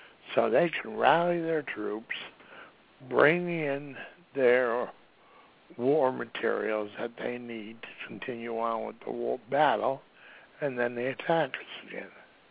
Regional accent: Rhode Island, United States; the last ship, merchant ship, that was sank during World War II was about 3 miles away from where I grew up in Rhode Island.

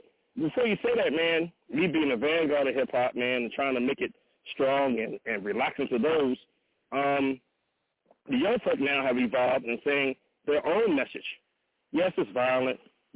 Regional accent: Los Angeles, California, United States; I grew up in the West Coast, man. Shout out to all the folks out there, 110th in Vermont, man.

